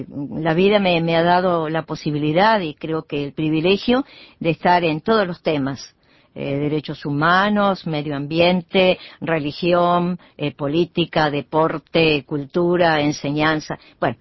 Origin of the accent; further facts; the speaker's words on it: Fray Bentos, Río Negro, Uruguay; also born or lived in Dolores; Yo no soy nacida en Dolores, departamento de Soriano, pero fui a Fray Bentos a la edad de 7 años. Así que hace unos cuantos que estoy en Fray Bentos, entonces en Fray Bentos hice toda mi enseñanza, me casé